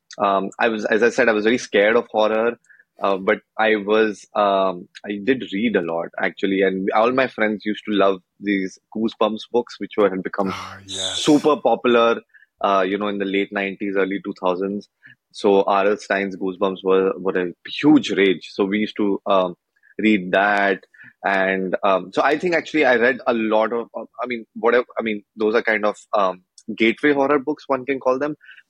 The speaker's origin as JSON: {"language": "English", "town": "New Delhi", "region": "Delhi", "country": "India", "tie": "born or raised there", "said": "So I grew up in India, in New Delhi, which is the capital of India."}